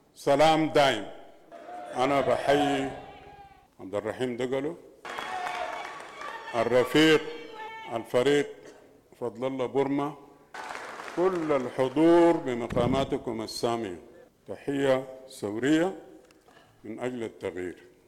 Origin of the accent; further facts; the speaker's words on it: Sudan; فعشان كده نحن سودانيين قبل كل شيء بيجمعنا أرض السودان